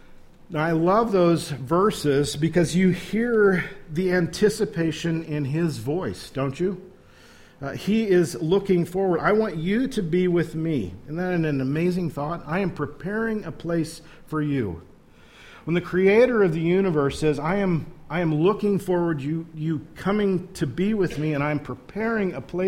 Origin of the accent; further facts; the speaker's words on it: Wichita, Kansas, United States; also born or lived in Newton / Hesston; I was born in Newton. My first about 6 months, give or take, I lived on the south end of Main Street in Heston. We moved to Wichita after that.